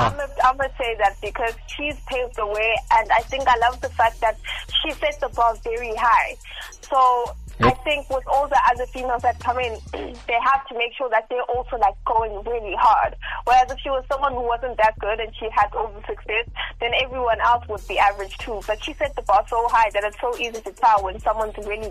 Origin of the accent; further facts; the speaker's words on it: South Africa; I go, I come from South Africa